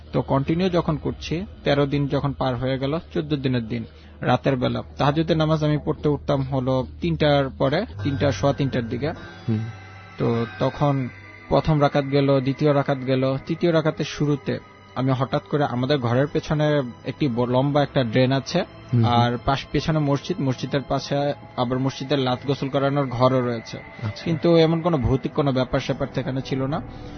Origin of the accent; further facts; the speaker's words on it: Dhaka, Dhaka Division, Bangladesh; আমি জুরাইন ঢাকা থেকে এসেছি।